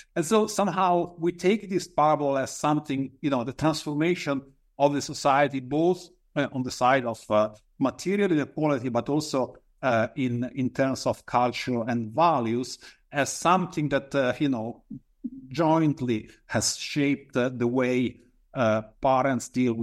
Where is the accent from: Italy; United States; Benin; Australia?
Italy; English is a second language; when I grew up in Italy, I had contact with the entire spectrum of the socioeconomic variation.